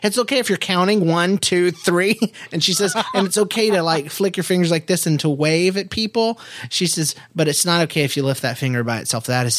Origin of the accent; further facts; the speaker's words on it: United States; I grew up in White Trashville, USA.